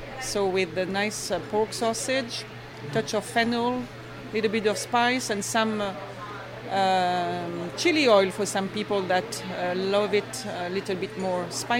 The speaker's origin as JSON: {"language": "English", "region": "Bourgogne-Franche-Comté", "country": "France", "said": "Yes, that's my region. I'm from Burgundy originally."}